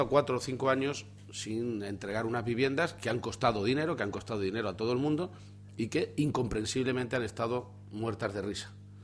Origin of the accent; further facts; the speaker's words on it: Castilla-La Mancha, Spain; en Castilla-La Mancha y seguramente en otros sitios de España, pero hablo por mi tierra